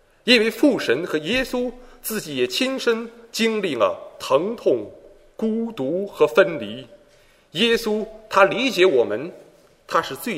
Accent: China; now in Switzerland; 当在大约七年前，我一个人离开我的故乡中国，离开父母，到一个完全陌生的国度瑞士的时候

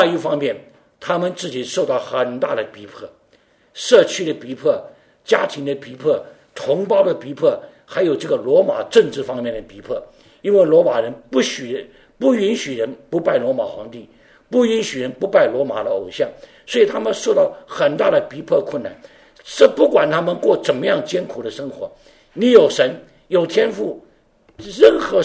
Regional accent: Taiwan; moved away as an adult; now in United States; 1943年生在中国四川的，我爸爸妈妈是广东客家人。1948年我就到了台湾，我爸爸是国民党的军人，我们家到了台湾，我在台湾长大。我在1970吧，大概是1970年的时候到了美国的，那时候29岁

